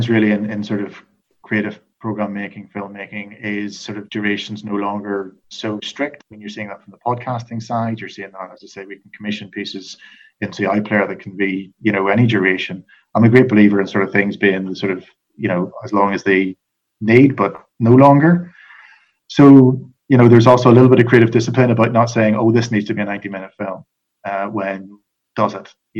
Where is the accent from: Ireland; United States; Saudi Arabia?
Ireland; I mean, I'm Irish and we swear a lot